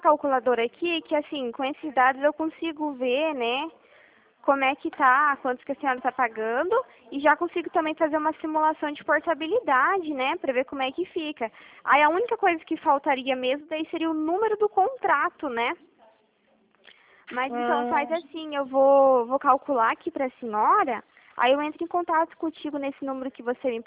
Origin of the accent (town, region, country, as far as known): Toledo, Paraná, Brazil